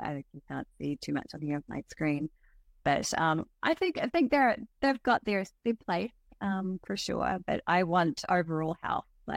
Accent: New Zealand; And being a Kiwi, we are very passionate about some swear words occasionally

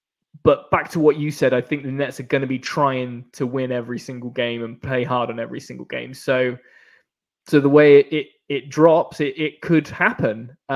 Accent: United Kingdom; Obviously, we're two British guys that understand the magic of the cup

